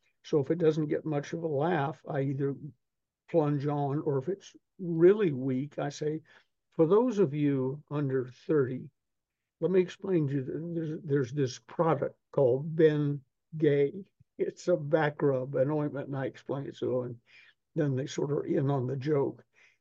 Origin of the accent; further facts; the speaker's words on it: Southern United States, United States; I'm a Southerner. We tell stories.